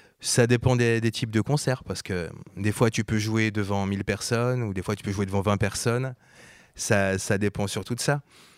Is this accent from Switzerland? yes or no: yes; Switzerland; now in France; Je suis pas français à la base, je suis suisse.